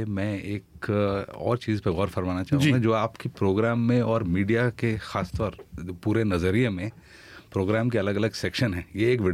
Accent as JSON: {"language": "Hindi", "region": "North India", "country": "India", "tie": "born or raised there", "also_born_or_lived": "Tamil Nadu", "second_language": "Hindi", "said": "क्योंकि मैं मद्रासी हूँ लेकिन नॉर्थ में बड़ा हुआ, थोड़ी हिंदी आती है"}